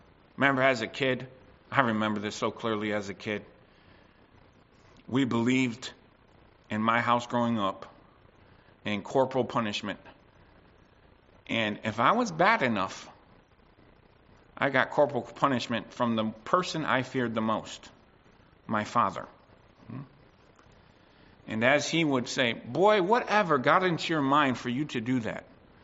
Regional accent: United States; I'm just saying back in the day when I was growing up in the States, there was a lot more paddling that happened.

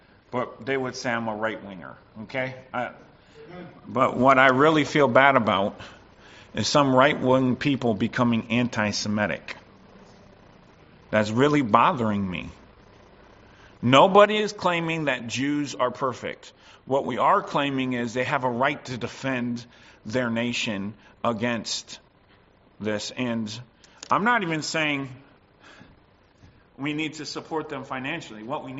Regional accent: United States; as I grew up in America

